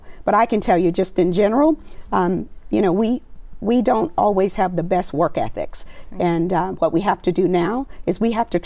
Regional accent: Arkansas, United States; I am such a country girl. I'm very country. I'm from Arkansas.

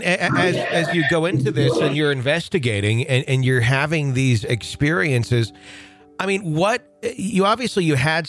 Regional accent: Wisconsin, United States; Because I mean, I grew up in the Fox Valley, and the only cemetery I'm somewhat familiar with in Appleton is that one.

